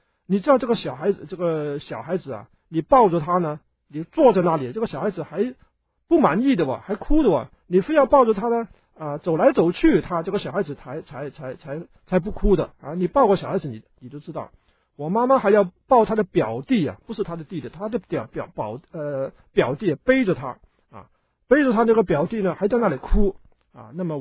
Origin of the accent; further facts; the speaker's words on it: Hong Kong; 我亲眼看过啊，很多家庭啊是偏爱男孩子的，我小的时候在香港啊。